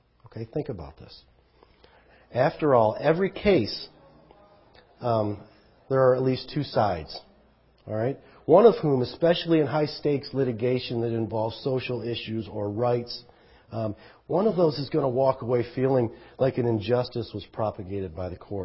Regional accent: Kansas City, Missouri, United States; For instance, you know, in Missouri, I'm from Kansas City.

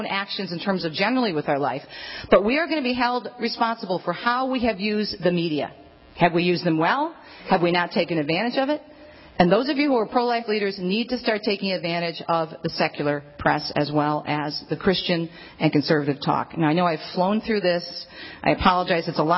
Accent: Detroit, Michigan, United States; also born or lived in New Jersey; Now, I was born in New Jersey. I was raised in Detroit. My mother still talks like she's from Jersey.

